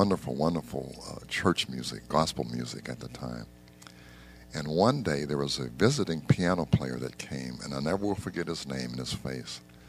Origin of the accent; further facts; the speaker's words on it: Coraopolis, Pennsylvania, United States; And I was born in Coyopolis, Pennsylvania. If you've ever flown out of the greater Pittsburgh airport, it's on the outskirts of Coyopolis, and it's a little town, population about 6,000, and I grew up there